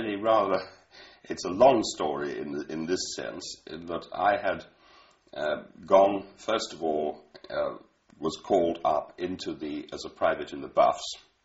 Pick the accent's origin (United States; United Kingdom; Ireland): Ireland; Monasterevin, Kildare; born there; I was born in Ireland at a small town or village called Monastrevan in County Kildare.